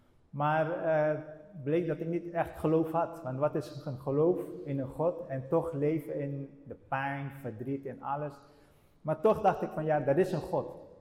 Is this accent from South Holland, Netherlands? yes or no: yes; Rotterdam, South Holland, Netherlands; waar kom je vandaan? Zijn van Rotterdam.